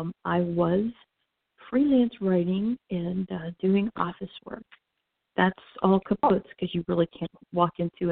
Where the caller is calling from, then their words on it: Orlando, Florida, United States; Yes. I am calling from Central Florida.